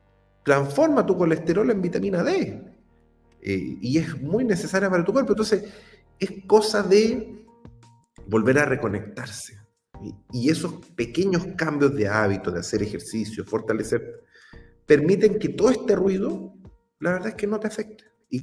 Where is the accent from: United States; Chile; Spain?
Chile; Antofagasta; yo soy de Antofagasta